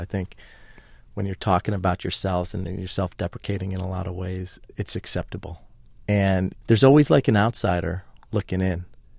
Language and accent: English; Chicago, Illinois, United States; So I was raised Catholic in Chicago, which is so diverse.